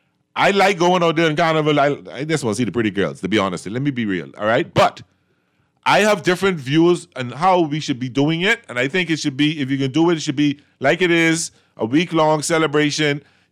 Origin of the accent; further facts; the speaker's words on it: Chippingham, New Providence, Bahamas; And particularly in the area I grew up in Chippingham, when the tourists walk past, it was almost like an obligation to protect them in the sense that nobody touched them.